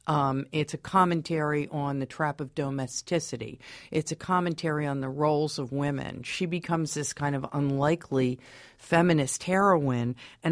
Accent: New York City, New York, United States; But in my personal life, I'm a New Yorker, but I also have, like some New Yorkers, some lucky New Yorkers, a place out in the country.

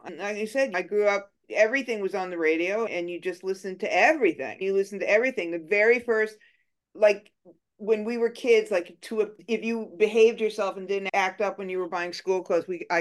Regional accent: New York, United States; also born or lived in San Francisco; I grew up in New York in the 70s, so very much a product of top 40 radio, all that stuff.

